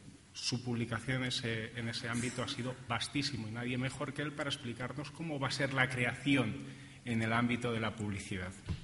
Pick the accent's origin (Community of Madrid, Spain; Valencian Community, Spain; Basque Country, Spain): Community of Madrid, Spain; Madrid; para los que somos de Madrid